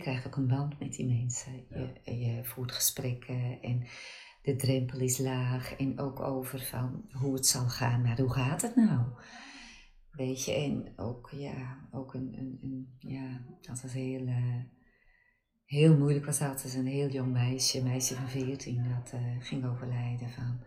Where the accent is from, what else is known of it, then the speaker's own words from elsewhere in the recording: Volendam, North Holland, Netherlands; Ik ben zelf geboren en opgegroeid in Volendam.